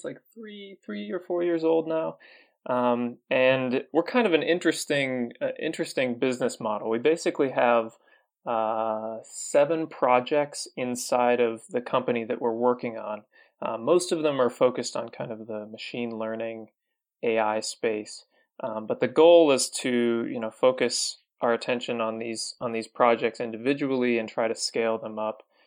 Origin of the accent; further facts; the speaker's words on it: Wisconsin, United States; moved away as an adult; also born or lived in Cincinnati; now in South Korea; I grew up in Wisconsin, and then after college moved with my wife to Cincinnati, and I've been in Cincinnati for about 8 years as a developer there.